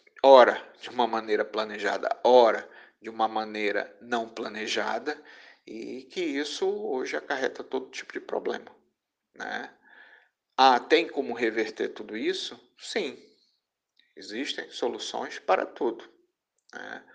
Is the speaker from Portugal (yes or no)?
no; Manaus, Amazonas, Brazil; é necessário que nós, né, como manauaras, né, nós possamos nos reconectar com essa natureza